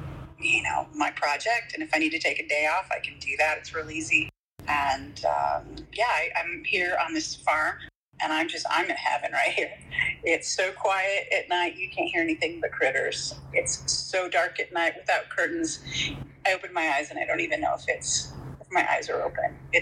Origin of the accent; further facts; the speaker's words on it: Portland, Oregon, United States; also born or lived in La Jolla; I grew up here. I was born in California, La Jolla. Grew up here in Oregon, Southwest Portland area mostly.